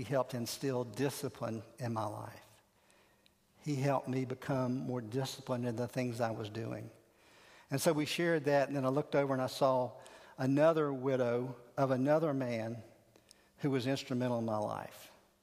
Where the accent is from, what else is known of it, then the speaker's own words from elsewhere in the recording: Florida, United States; Earlier this year, I had the occasion to go back to my hometown. I grew up in a small town in Central Florida.